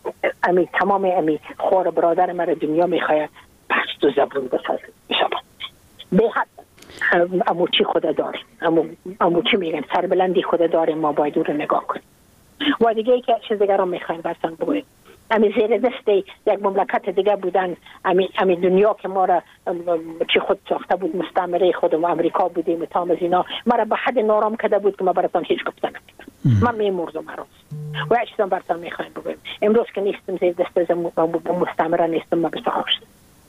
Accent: Afghanistan; من اید افغان استم، من مربوط افغانستان استم، من مربوط نیم سرزمین نازمین استم.

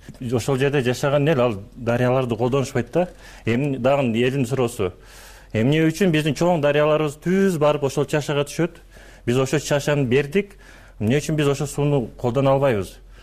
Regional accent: Osh Region, Kyrgyzstan; мен мисалы үчүн ошо Кемпир-Абадтын жээгинде төрөлүп өскөндүн да.

